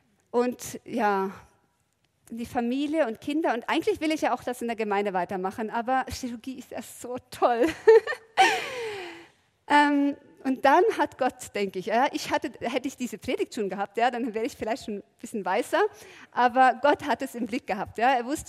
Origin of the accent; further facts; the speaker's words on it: Norway; German is a second language; ich komme aus Norwegen